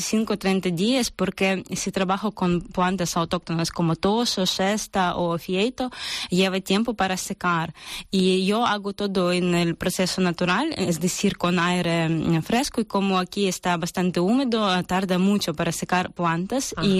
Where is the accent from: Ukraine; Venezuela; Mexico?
Ukraine; Dnipro, Dnipropetrovsk Oblast; Spanish is a second language; En nuestra ciudad, es ciudad muy grande, es capital económica después de Kiev, soy de Dnipro